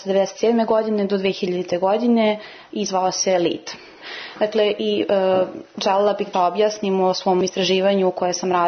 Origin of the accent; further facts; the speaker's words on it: Kragujevac, Šumadija and Western Serbia, Serbia; dolazim iz Kragujevca